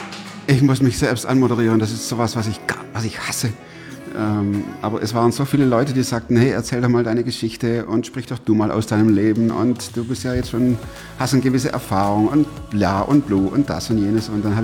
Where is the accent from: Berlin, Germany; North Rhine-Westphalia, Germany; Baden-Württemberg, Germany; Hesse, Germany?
Baden-Württemberg, Germany; Stuttgart; moved away; Ich komme aus Stuttgart, das hört man immer noch. Ist auch gut so. Wir sind jetzt 30 Jahre hier